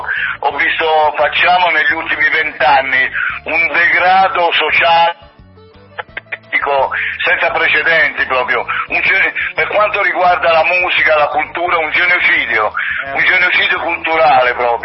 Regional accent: Pomigliano d'Arco, Campania, Italy; ripartiamo col tour con la band da Pomigliano d'Arco, da Napoli. Ho voluto iniziare dalla mia terra proprio

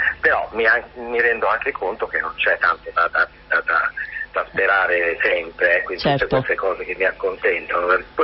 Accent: Garlasco, Lombardy, Italy; Garlasco, la mia terra.

